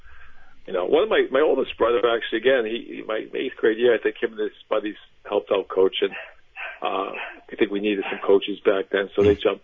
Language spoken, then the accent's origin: English; Revere, Massachusetts, United States; I grew up in Revere, and we did the Pop Warner in Revere.